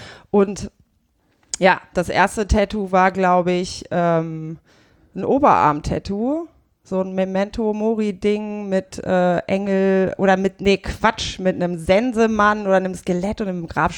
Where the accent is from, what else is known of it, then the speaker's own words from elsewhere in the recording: Burgdorf, Lower Saxony, Germany; also born or lived in Leipzig; Ich habe auch mal in Leipzig gewohnt, aber ich bin aus Hannover, aus der Nähe, aus Burgdorf.